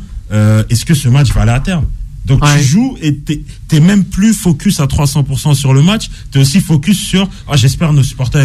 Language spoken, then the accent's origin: French; Le Blanc-Mesnil, Île-de-France, France; born there; C'est ma ville natale.